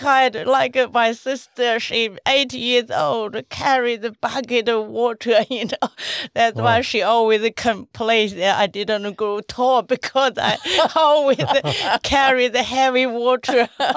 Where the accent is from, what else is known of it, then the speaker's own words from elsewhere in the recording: Inner Mongolia, China; Yeah, that's right. Yeah, we grew up in the Mongolia Gobi Desert. And the Mao Su is half desert, half grassland.